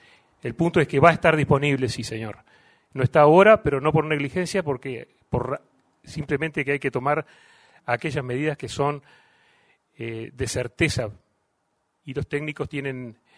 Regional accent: Uruguay

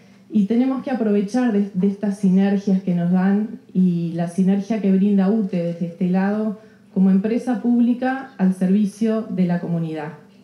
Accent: Uruguay

